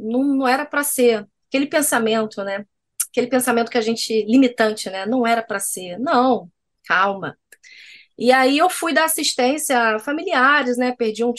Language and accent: Portuguese; Rio de Janeiro, Brazil